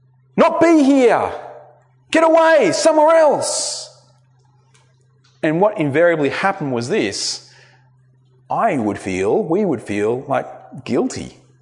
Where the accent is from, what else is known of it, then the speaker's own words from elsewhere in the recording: Australia; I'm an Australian. I'm a rugby fan.